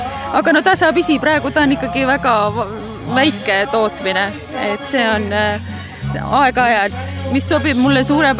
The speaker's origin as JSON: {"language": "Estonian", "region": "Saare County", "country": "Estonia", "lives_now": "Muhu, Estonia", "said": "ma olen saarlane, aga mees on muhulane."}